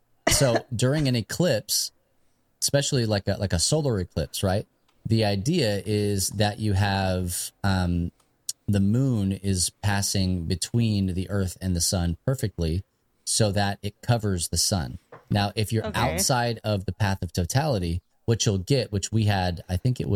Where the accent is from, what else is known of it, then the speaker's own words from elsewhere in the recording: New Mexico, United States; when I grew up in New Mexico, like way eastern New Mexico, flat plains of New Mexico. We would have tornadoes come through.